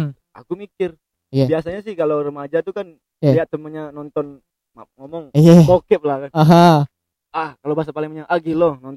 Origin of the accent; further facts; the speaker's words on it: Muara Enim, South Sumatra, Indonesia; now in Palembang, Indonesia; Tapi kalau di sebenarnya aku tuh di dari kecil tuh di Muara Enim.